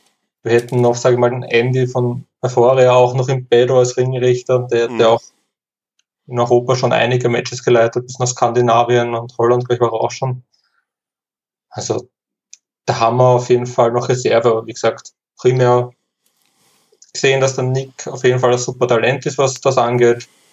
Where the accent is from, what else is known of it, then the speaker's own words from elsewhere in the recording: Neunkirchen, Lower Austria, Austria; ich komme aus Neunkirchen. Wohne momentan woanders, aber ziehe wahrscheinlich eh auch wieder retour.